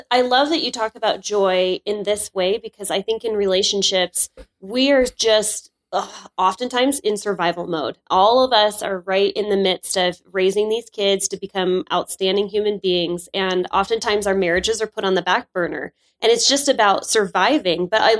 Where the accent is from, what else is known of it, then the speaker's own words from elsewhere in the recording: North Dakota, United States; Maybe it's because I'm from North Dakota and we're just one and the same, but there's no accent.